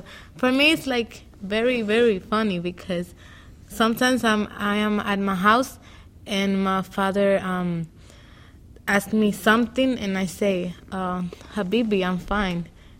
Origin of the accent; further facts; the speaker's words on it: Dominican Republic; I'm from Dominican Republic, and I am 15 years old.